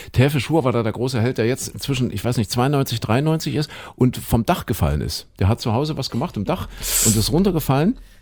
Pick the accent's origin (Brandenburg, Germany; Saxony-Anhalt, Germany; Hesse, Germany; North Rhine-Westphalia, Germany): Saxony-Anhalt, Germany; da wo ich aufgewachsen bin, Sachsen-Anhalt, habe ich in der Jugendmannschaft gespielt bei Dynamo Köthen-Porst